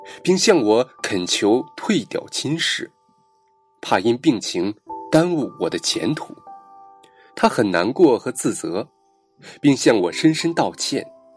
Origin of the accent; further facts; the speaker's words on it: Fangcheng, Henan, China; born there; 我1970年出生在河南省方城县一个乡村。信主前，我在县城的化肥厂当工人。我受洗的年份是1990年